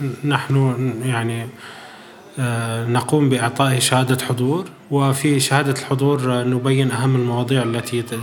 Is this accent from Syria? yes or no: yes; Syria; now in Berlin, Germany; أنا ك ربما مسلم أو سوري أو عربي وبنفس الوقت في أستطيع أن أعيش أيضا بنفس الوقت كألماني نحن متواجدون الآن في برلين